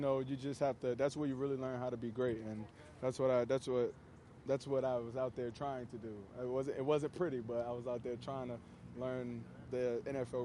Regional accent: the South, United States; I'm from the South. I don't do that.

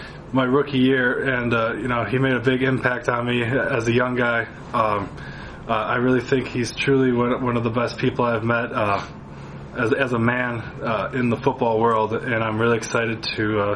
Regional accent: Midwest, United States; I grew up in the Midwest here, and, I grew up watching the Lions my whole life.

